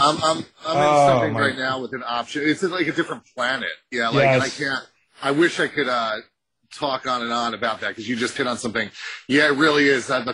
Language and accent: English; New Jersey, United States; I mean, what I've experienced, I grew up in Jersey, is sometimes if I cross into other geographical places, I realize like, oh, this is not how they communicate around here.